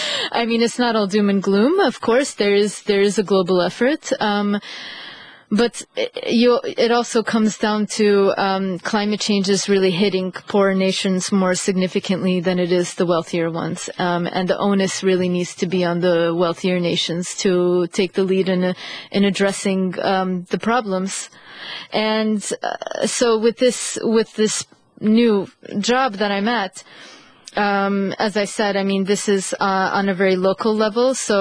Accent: United States; I'm from the States, and when I think about the States, I'm thinking about agriculture

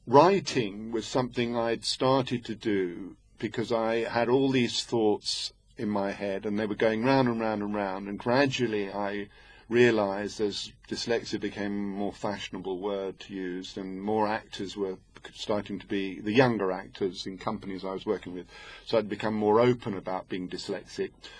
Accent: Cambridge, East of England, United Kingdom; in terms of where I was brought up in Cambridge, I was brought up, you must understand, very middle class

